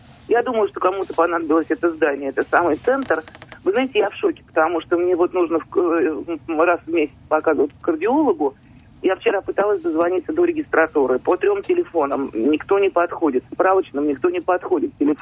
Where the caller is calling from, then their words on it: Moscow, Russia; я из Москвы.